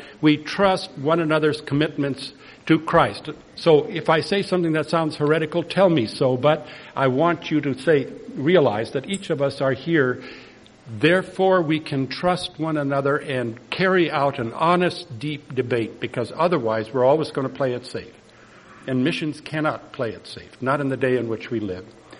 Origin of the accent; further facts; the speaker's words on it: India; now in United States; it's MK, Missionary Kid, which is cultural schizophrenia. Born and raised in India, came to the United States and was told that it was home, but for me it was a foreign country. And so now I'm not sure where I live, somewhere in the air